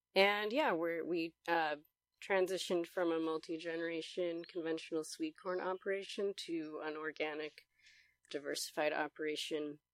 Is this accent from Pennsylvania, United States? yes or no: no; New York, United States; I'm originally from Albany County, New York, about an hour and a half north of here.